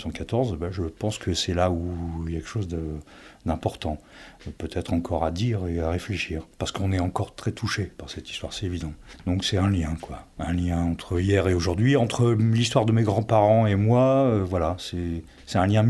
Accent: Auchel, Hauts-de-France, France; Je suis né dans le Pas-de-Calais, à Auchel

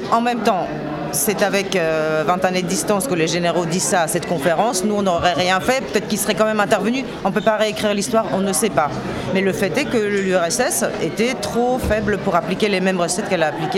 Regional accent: Austria; j'ai grandi en Autriche, je suis d'origine polonaise

